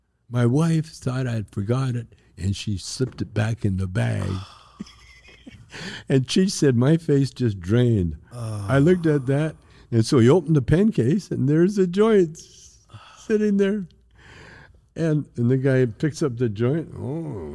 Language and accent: English; Canada; I'm Canadian.